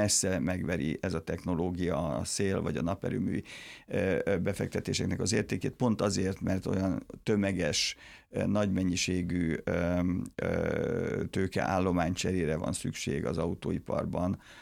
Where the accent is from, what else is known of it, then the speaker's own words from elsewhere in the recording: Miskolc, Borsod-Abaúj-Zemplén, Hungary; Hát én miskolci vagyok, nem debreceni